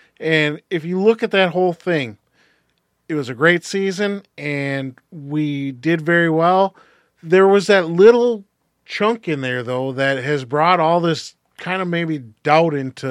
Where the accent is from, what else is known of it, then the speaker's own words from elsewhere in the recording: Minnesota, United States; As a Minnesotan, I'd probably still take the over.